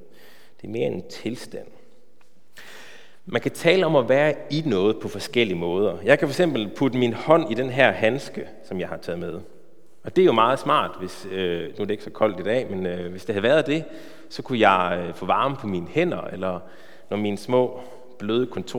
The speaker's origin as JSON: {"language": "Danish", "region": "West Jutland", "country": "Denmark", "said": "Jeg kommer fra Vestjylland"}